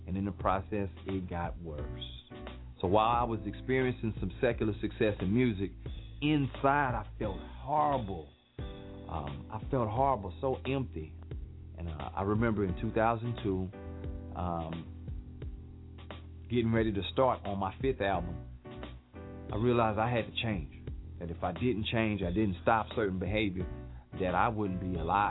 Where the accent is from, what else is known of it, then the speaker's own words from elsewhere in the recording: Port Arthur, Texas, United States; I grew up in Port Arthur, Texas. I fell in love with hip-hop at the early age of maybe like 12. I've kind of been known as the person that brought hip-hop to Port Arthur.